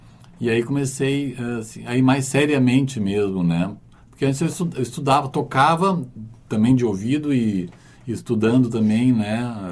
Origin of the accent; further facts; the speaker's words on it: Porto Alegre, Rio Grande do Sul, Brazil; also born or lived in Viamão; período da minha vida a gente morou numa chácara em Viamão, né? Uma chácara bem grande até e tal. Mas eu nasci em Porto Alegre. Então foi mesclado um período em Porto Alegre e um período em Viamão.